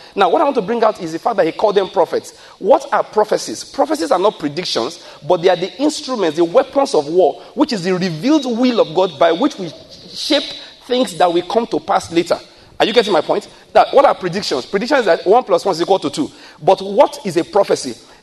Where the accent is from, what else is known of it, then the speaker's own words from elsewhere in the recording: Ondo, Nigeria; I said, I'm from Ondo State.